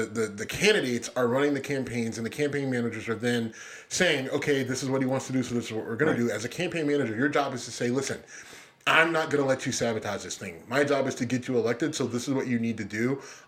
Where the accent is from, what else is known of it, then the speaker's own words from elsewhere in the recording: Youngstown, Ohio, United States; I mean, and listen, I love my hometown, but there are some dumb motherfuckers there. if you've ever been to Youngstown.